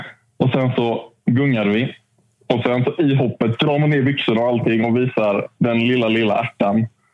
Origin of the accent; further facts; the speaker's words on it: Småland, Sweden; Jag är från Småland.